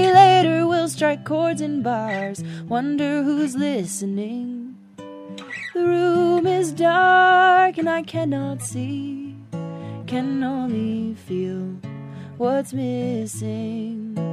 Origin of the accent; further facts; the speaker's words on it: Minnesota, United States; I'm from Minnesota, so yeah, fruit falling from the trees is just